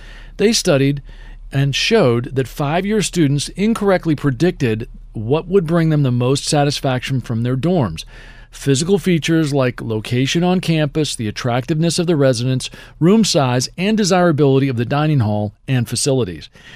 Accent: Potomac, Maryland, United States; Now, I ultimately moved back into the house that I grew up in Copenhagen, in Potomac, Maryland. And I ultimately decided that I wanted to be back into the neighborhood where I grew up.

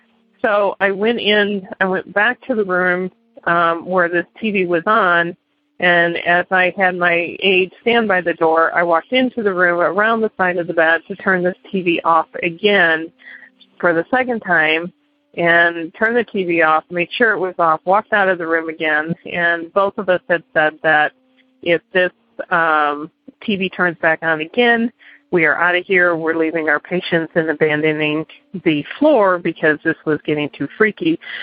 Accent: Indiana, United States; I am a nurse from Indiana

